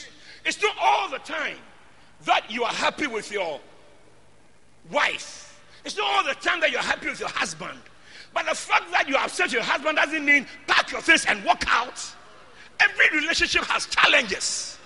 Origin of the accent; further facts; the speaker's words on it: Winneba, Central Region, Ghana; I come from Winneba.